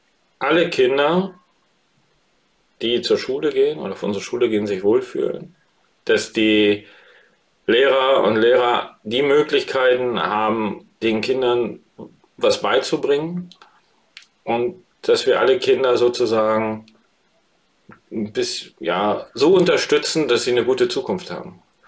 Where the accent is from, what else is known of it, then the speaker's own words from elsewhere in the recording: East Germany, Germany; ich bin ja in der DDR groß geworden